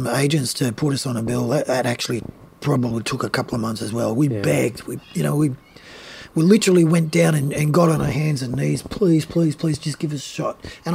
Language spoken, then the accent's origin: English; Seven Hills, New South Wales, Australia; born there; which I was born in Seven Hills.